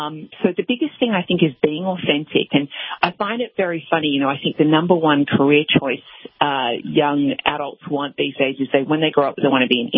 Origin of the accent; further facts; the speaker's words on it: Australia; Yeah, no, you're correct. The first time I'm from Australia.